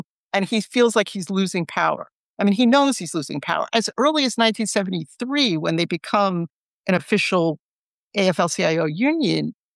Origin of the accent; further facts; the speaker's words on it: New York, United States; moved away as an adult; now in California, United States; as a New Yorker moving to California in 2000, I mean, one of the things that struck me immediately was the system of public higher education here